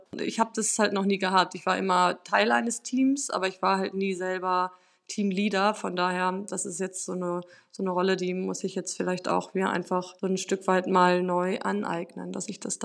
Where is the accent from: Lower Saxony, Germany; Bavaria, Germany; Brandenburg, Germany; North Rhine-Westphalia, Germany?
North Rhine-Westphalia, Germany; Bielefeld; War auch in Bielefeld, also da bin ich her, also ich bin in Bielefeld geboren